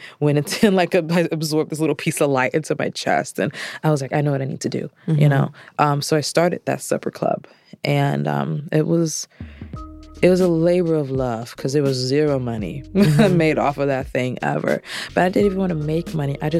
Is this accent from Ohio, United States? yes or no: no; Orlando, Florida, United States; I'm from Orlando, Florida.